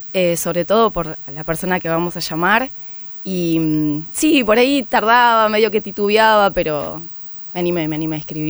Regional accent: Buenos Aires, Argentina; somos de Villa Crespo, yo me crié en Villa Crespo.

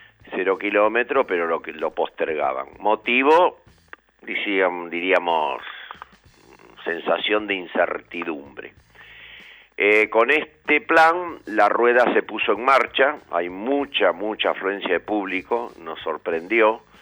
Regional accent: Argentina; O sea, yo no tengo ningún problema como argentino de que entren autos del exterior

